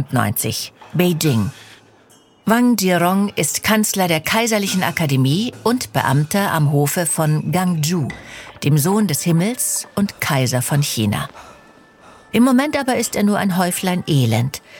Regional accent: Germany; accent: German; Ganz genau genommen sagt man Zhongji, aber ohne meinen deutschen Akzent.

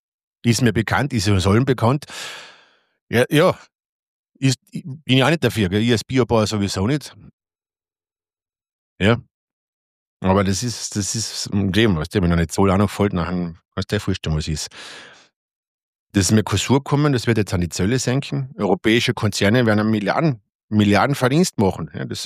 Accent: Austria; ich reg mich jetzt als Österreicher, rege mir immer auf

